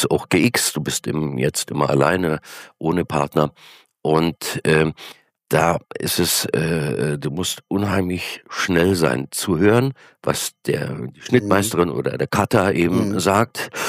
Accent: Görlitz, Saxony, Germany; born there; accent: Silesian dialect; den schlesischen Dialekt durfte ich machen, weil ich ja gebürtiger Görlitzer bin und meine Mutti und mein Papa sind ja Schlesier. Und dann habe ich eben den Felix mit dem Original Görlitzer Dialekt gemacht.

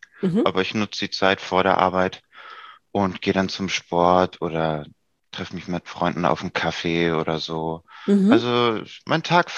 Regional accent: Hamburg, Germany; ich komme aus Hamburg, falls es noch nicht gesagt wurde

